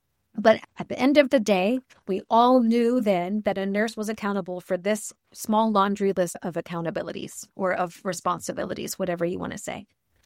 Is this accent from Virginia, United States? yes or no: yes; Richmond, Virginia, United States; moved away as an adult; I'm from Virginia, Richmond, Virginia.